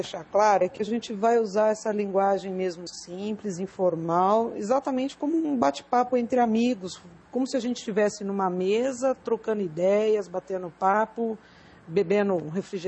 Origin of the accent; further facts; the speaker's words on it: Brazil; accent: caipira; É, então, nós somos caipiras mesmo. É. Tanto que dá para perceber no nosso sotaque.